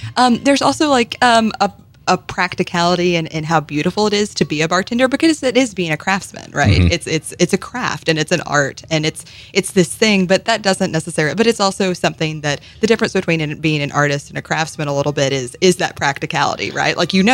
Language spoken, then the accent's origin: English; Kentucky, United States; I'm originally from Kentucky.